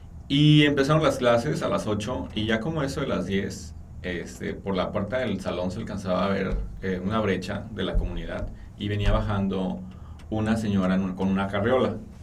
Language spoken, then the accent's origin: Spanish; Tepic, Nayarit, Mexico; Cuando llegué al estado de Jalisco, yo provengo de Tepic, Nayarit